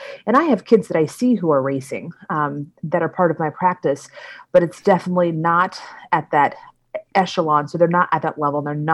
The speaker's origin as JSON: {"language": "English", "region": "Alaska", "country": "United States", "tie": "born or raised there", "said": "I grew up in Alaska, and we were allowed to start driving with our temps at age 14."}